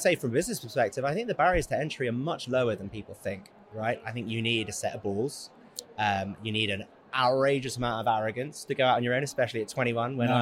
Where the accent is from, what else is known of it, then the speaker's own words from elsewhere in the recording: London, United Kingdom; I'm from London.